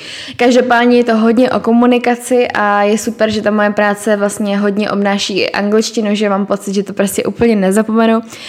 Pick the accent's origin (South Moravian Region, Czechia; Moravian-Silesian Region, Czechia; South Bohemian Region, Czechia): South Bohemian Region, Czechia; Český Krumlov; now in Prague, Czechia; jako já sice teda pocházím z Českého Krumlova, kde to není moc lepší